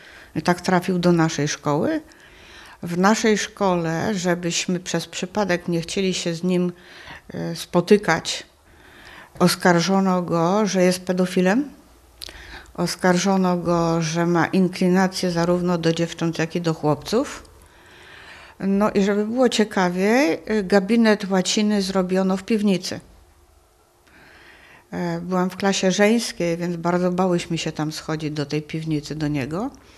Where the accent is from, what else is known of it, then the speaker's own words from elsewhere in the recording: Wrocław, Lower Silesian Voivodeship, Poland; Urodziłam się we Wrocławiu pełnym gruzów. Bawiłam się w gruzach, skakaliśmy po gruzach